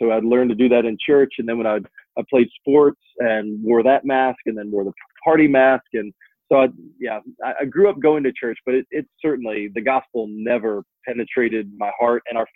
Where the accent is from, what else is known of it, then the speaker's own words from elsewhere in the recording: Berkeley Springs, West Virginia, United States; also born or lived in Texas; I grew up in Berkeley Springs, West Virginia. It's about 2 hours west of here.